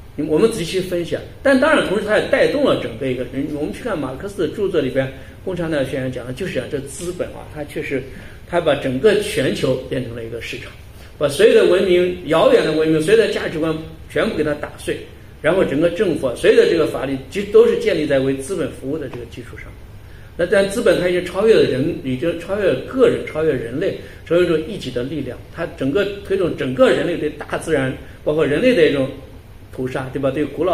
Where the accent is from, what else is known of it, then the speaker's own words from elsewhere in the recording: China; 因为我们中国人，我们